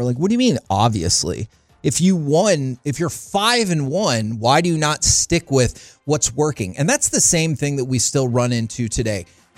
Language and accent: English; Texas, United States; And I am a Cowboys fan. We were all born and raised in the Metroplex.